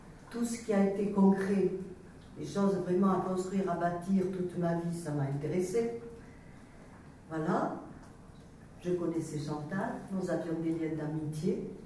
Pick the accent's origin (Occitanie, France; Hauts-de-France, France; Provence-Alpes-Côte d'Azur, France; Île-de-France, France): Occitanie, France; Pierrefitte-Nestalas; Je suis originaire de Pierrefitte, née à Lourdes. Donc, j'ai passé une grande partie de ma vie sur le département